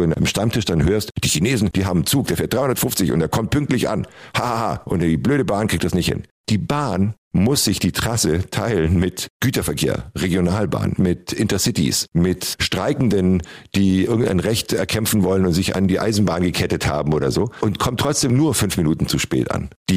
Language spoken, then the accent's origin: German; West Germany, Germany; Also ich bin im Westen aufgewachsen